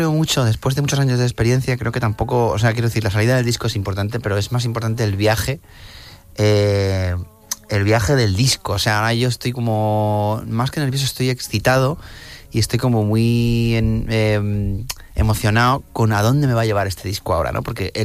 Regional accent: Albacete, Castilla-La Mancha, Spain; Yo soy de Albacete, ¿vale?

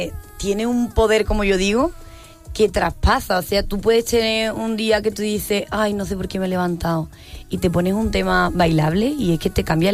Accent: Sanlúcar de Barrameda, Andalusia, Spain; De Sanlúcar de Barrameda, Cádiz.

